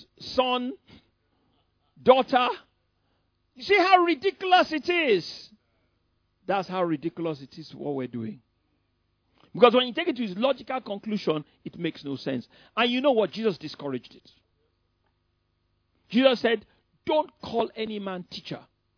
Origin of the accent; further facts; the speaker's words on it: England, United Kingdom; You know, I just told him I came from England.